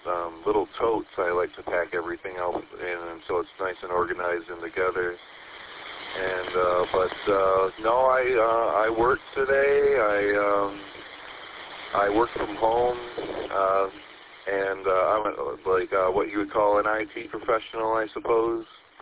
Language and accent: English; Saginaw, Michigan, United States; I'm from Saginaw, coming at you from the Saginaw of your repeaters there.